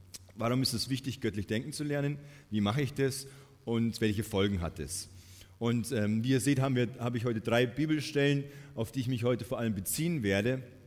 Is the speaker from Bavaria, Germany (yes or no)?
yes; Munich, Bavaria, Germany; also ich komme aus München und da in der U-Bahn, das ist, oder im Bus, das ist ja Wahnsinn.